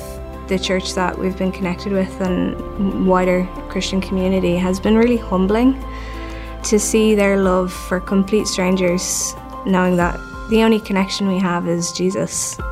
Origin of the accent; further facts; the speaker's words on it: Dublin, Leinster, Ireland; I'm from Dublin, Ireland.